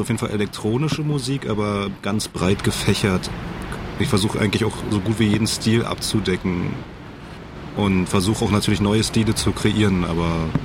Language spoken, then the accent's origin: German; Berlin, Germany; Ich komme aus Berlin, bin in Berlin geboren